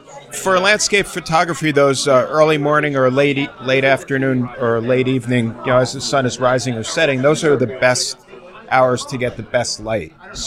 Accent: Ellenville, New York, United States; I grew up in Ellenville, New York, which is a quintessential Borscht Belt town.

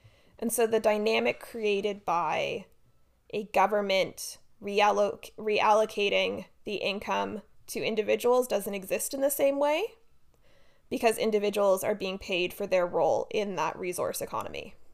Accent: Canada; a word that is spelt a way that I, as a Canadian, want to pronounce as the French would.

